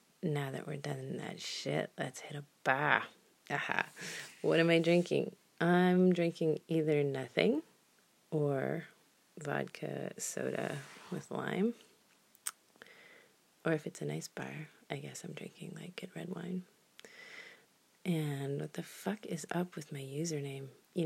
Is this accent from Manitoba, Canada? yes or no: no; Vancouver, British Columbia, Canada; And if you're gonna come hang out in my hometown, you know, coastal people, we got this problem. So be like, oh, go look at the beach. It's a real nice beach. Look, here's some rocks. Oh, some trees. So I have a lot of rocks and trees and ocean. Vancouver is my hometown.